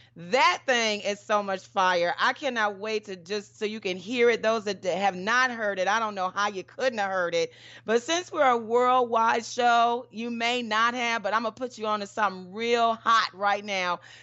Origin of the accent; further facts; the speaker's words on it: Detroit, Michigan, United States; I knew it was going to get y'all sooner or later, Detroit, my hometown.